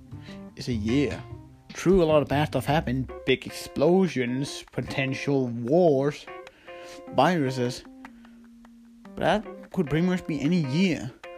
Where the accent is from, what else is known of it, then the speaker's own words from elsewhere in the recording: Denmark; accent: Danish; English is a second language; I live in Denmark. Here we use kilometers. Kilometers. But however you pronounce it, I'm pronouncing it with my accent, Danish.